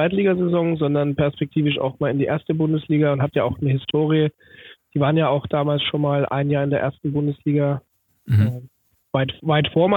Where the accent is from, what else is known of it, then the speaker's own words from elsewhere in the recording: Schwabach, Bavaria, Germany; born there; Nein, geboren bin ich in Schwabach bei Mittelfranken